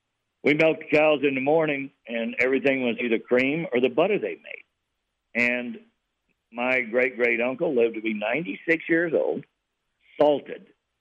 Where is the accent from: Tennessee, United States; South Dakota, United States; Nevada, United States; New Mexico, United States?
Nevada, United States; I was raised at Horvath in Nevada, south of McDermott, north of Winnemucca.